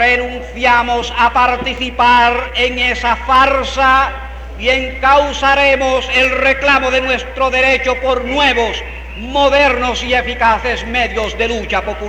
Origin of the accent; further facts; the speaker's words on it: Puerto Rico; Nosotros, como puertorriqueños, afirmamos que la independencia patria es objetivo anterior y de mayor urgencia que ninguno otro.